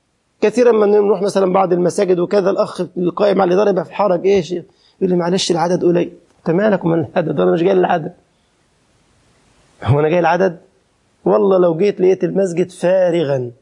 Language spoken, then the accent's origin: Arabic; Egypt; ده بعضهم عندنا في مصر يشترط.